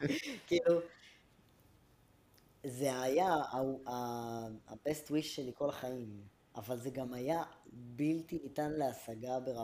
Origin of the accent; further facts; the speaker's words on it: Rishon LeZion, Central District, Israel; לפחות במקום שאני בא ממנו, שזה ראשון לציון